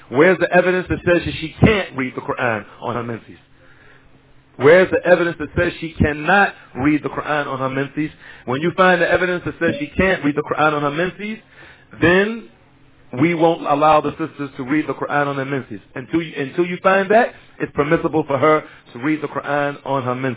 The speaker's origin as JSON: {"language": "English", "town": "Newark", "region": "New Jersey", "country": "United States", "tie": "born or raised there", "said": "when I was much younger, where I grew up in Newark, New Jersey"}